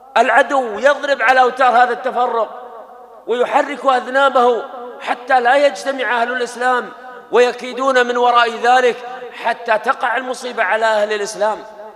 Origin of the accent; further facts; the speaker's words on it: Kuwait; هؤلاء كانوا أقول يشار إليهم بالبنان حتى عندنا في الكويت